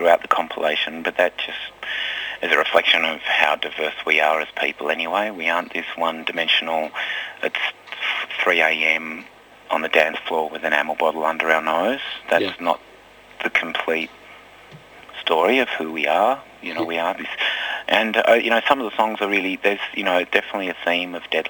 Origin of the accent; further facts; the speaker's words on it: Tasmania, Australia; when I was growing up in Tassie